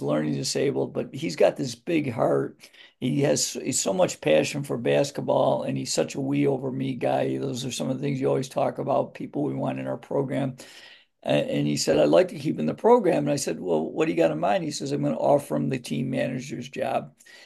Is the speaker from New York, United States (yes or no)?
yes; Greece, New York, United States; I coached at one of the schools in my hometown called Greece, a suburb of Rochester, New York, called Greece Athena.